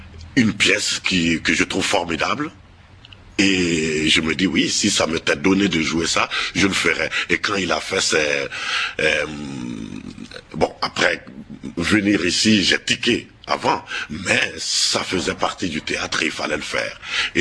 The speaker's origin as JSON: {"language": "French", "country": "Mali", "said": "Avant, j'étais au Mali. J'étais dans mon pays. Je suis malien, j'étais au Mali"}